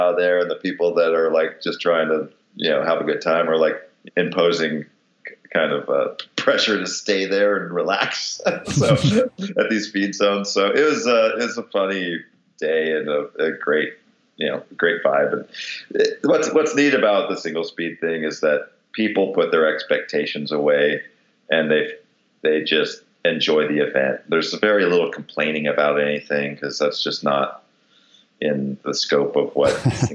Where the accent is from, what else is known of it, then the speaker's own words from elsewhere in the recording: Detroit, Michigan, United States; I'm a machinist from Detroit, and I like single speeds